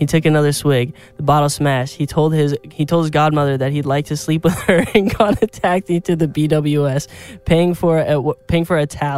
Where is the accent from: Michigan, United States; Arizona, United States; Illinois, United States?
Arizona, United States; Like I lived in Arizona. I'm from Arizona, and then I moved to California.